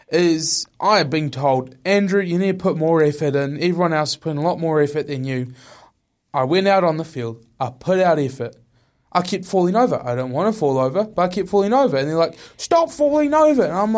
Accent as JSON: {"language": "English", "town": "Sparta", "region": "Peloponnese", "country": "Greece", "said": "Oh, yeah, I came from Sparta."}